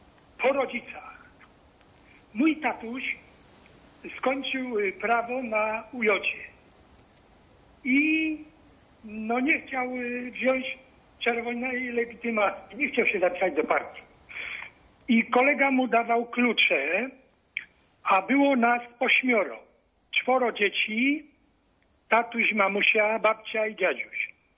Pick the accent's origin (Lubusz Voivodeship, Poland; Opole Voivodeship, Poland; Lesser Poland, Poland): Lesser Poland, Poland; Kraków; also born or lived in Silesia; bo ja mieszkałem 42 lata na Śląsku, ale jestem z Krakowa. Urodziłem się w Krakowie, na Woli Duchackiej.